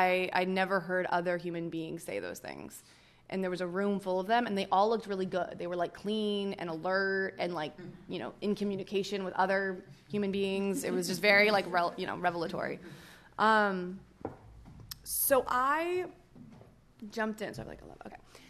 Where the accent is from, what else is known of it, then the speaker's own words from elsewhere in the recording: Los Angeles, California, United States; I'm from Los Angeles, so I was back home, and went to a woman's retreat